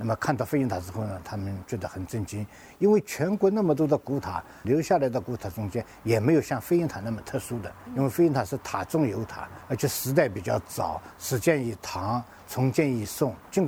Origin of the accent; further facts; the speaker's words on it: Wenling, Zhejiang, China; 在我的老家温岭找了一些石工过来